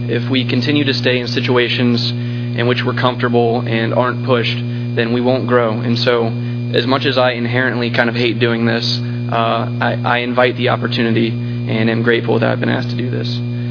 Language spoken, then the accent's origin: English; Virginia Beach, Virginia, United States; I'm from Virginia Beach, Virginia, in the Hampton Roads area. That's where I grew up and spent pretty much my entire life.